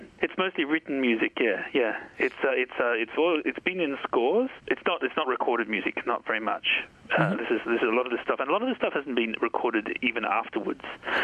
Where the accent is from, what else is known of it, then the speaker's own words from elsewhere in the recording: Sydney, New South Wales, Australia; I was born in Sydney and I grew up in the North Shore, which was an area in the 70s that was populated very much by German, Austrian and Hungarian Jews.